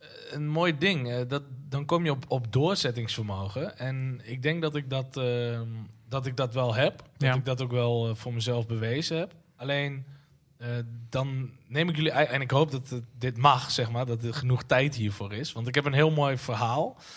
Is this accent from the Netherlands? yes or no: yes; De Lutte, Overijssel, Netherlands; we gaan naar De Lut. Dat is een plekje naast Oldenzaal, waar ik ben opgegroeid.